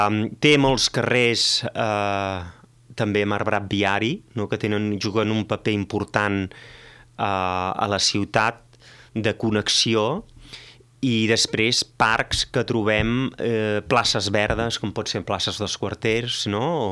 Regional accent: Santes Creus, Catalonia, Spain; now in Valls, Spain; soc de Santes Creus però fa molt de temps que visc aquí

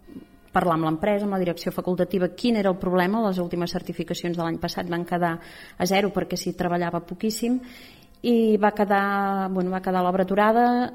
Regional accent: Valls, Catalonia, Spain; perquè ens entenguem tots els que som de Valls

